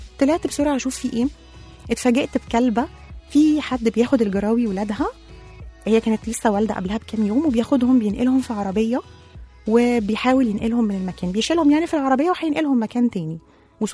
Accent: Egypt; احنا عندنا في مصر تقريبا على مستوى الجمهورية حوالي 449 دار أيتام

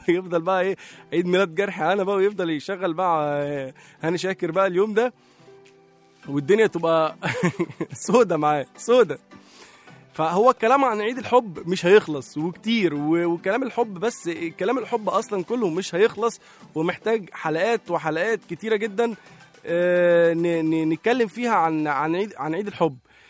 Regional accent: Egypt

